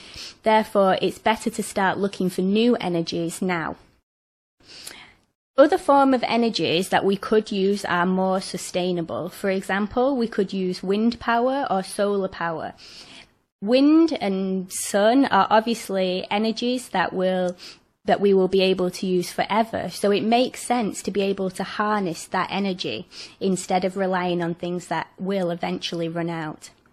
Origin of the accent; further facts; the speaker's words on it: England, United Kingdom; I'm a scientist from England